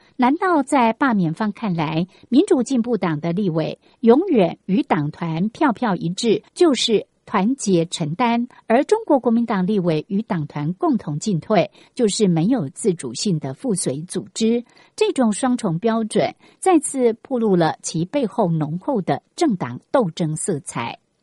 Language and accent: Chinese; Keelung, Taiwan; 我透过社群媒体分享基隆的美食，介绍基隆的美好，是希望让更多人认识我的家乡